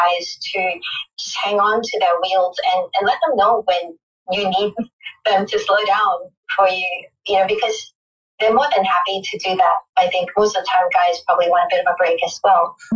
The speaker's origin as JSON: {"language": "English", "country": "Singapore", "tie": "born or raised there", "said": "I didn't conform to a lot of stereotypes growing up, and some of that, I guess, was because in Singapore"}